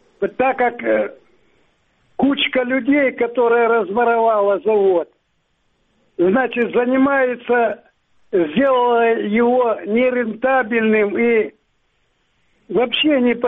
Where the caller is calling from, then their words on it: Mariupol, Donetsk Oblast, Ukraine; Мариуполь.